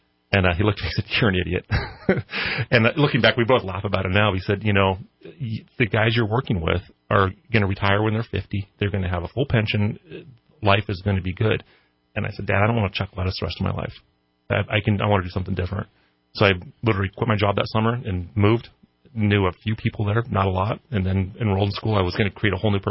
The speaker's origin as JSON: {"language": "English", "town": "Burney", "region": "California", "country": "United States", "tie": "born or raised there", "said": "I grew up in Burney. I was born at Mercy Hospital."}